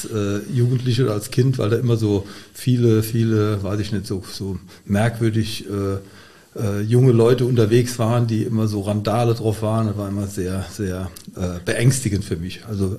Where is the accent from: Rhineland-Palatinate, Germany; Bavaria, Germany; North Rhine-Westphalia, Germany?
Rhineland-Palatinate, Germany; Güls; Ja, Güls ist für mich halt Heimat, mein Geburtsort und meistens auch mein Aufenthaltsort gewesen und Güls ist halt ein Stück von mir.